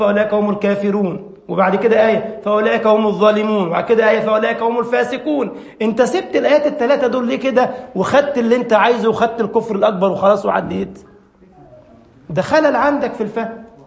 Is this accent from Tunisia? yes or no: no; Egypt; يعني اذكر حتى اليوم عندنا في مصر في بلدة بالقرب من العياط عندنا في اتجاه صعيد مصر كده